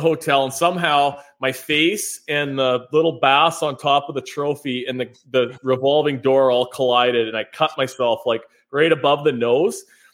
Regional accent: Canada; Something to do with, you know, being a Canadian, maybe. He probably would have made fun of my accent.

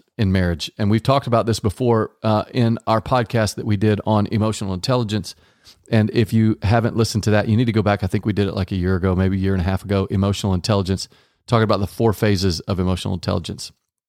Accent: Texas, United States; Why do you keep playing country songs? Because I grew up in Texas.

